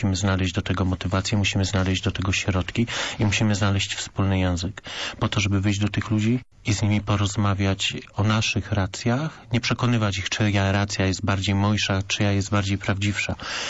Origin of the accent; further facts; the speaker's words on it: Wronki, Greater Poland Voivodeship, Poland; Ja sam pochodzę z miasta, które liczy 12 tysięcy mieszkańców. To są Wronki oddalone 50 kilometrów od Poznania.